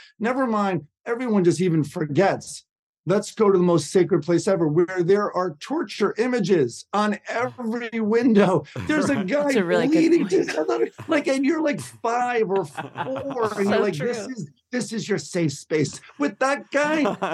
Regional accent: New York, United States; Yeah, I did. I'm a New Yorker for sure.

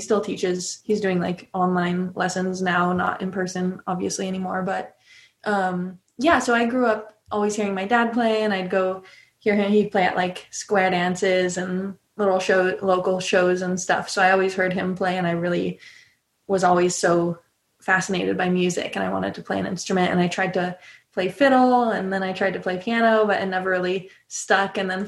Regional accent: California, United States; Sweet. So I grew up in California. My dad is from Illinois, and his dad played the banjo, my grandpa.

